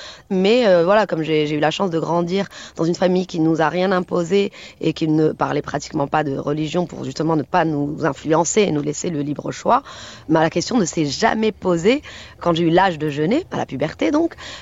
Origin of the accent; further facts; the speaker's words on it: Rabat, Rabat-Salé-Kénitra, Morocco; Je suis née au Maroc, à Rabat, j'ai grandi à Rabat et j'ai grandi dans une famille qui m'a transmis les valeurs de liberté, d'égalité, de dignité, de justice sociale, etc. Une famille plutôt donc laïque